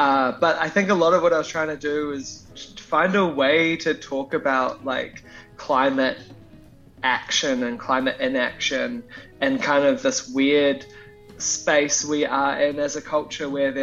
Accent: New Zealand; now in Melbourne, Australia; I'm living in Melbourne. I'm quite far from the New Zealand music community

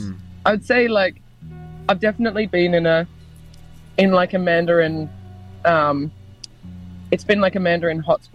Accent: Australia; I'm sorry I have to break it to you that I'm actually Australian.

